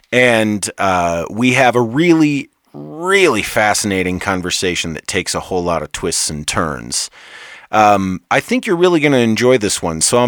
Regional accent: Michigan, United States; I'm originally from Michigan, and so we were neighbors.

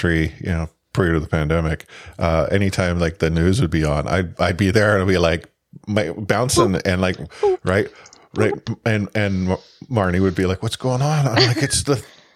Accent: Canada; as a Canadian

